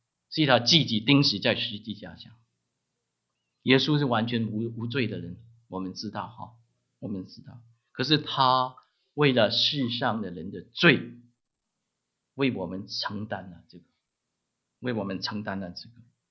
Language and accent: Chinese; Guangdong, China; Chinese is a second language; 我自己没有见过马槽，因为我是广东人，你听我讲国语就知道了